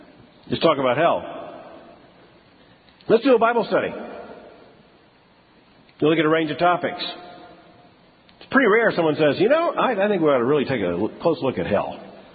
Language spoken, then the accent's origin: English; Lakeland, Florida, United States; I was born in Lakeland, not too far from here. We had to come over to Tampa to the mall.